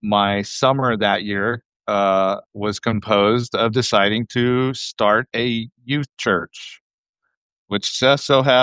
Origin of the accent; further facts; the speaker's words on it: Oklahoma, United States; born there; also born or lived in Colorado / Arkansas; I was born in Oklahoma, so we came back the next time